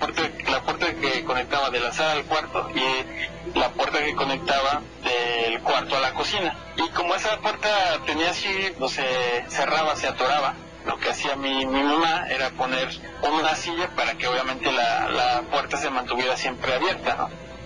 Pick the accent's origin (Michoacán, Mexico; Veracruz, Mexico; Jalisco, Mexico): Veracruz, Mexico; Orizaba; ya me he comunicado varias veces y soy de Orizaba, Veracruz.